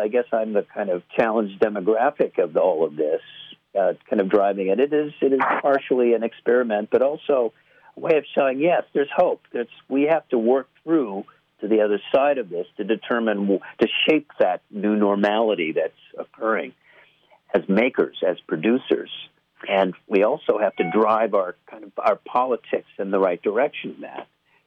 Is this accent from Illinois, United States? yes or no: yes; Chicago, Illinois, United States; growing up in Chicago, the architecture and the, you know, it's a design town